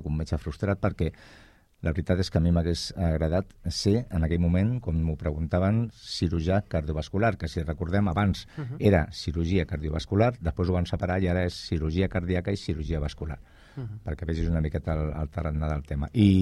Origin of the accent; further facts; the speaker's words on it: El Prat de Llobregat, Catalonia, Spain; Ho hem tingut molt fàcil, els que som del Prat, perquè a qualsevol lloc d'Espanya, quan dius del Prat, en seguida la gent diu, ostres, clar, a l'aeroport de Barcelona.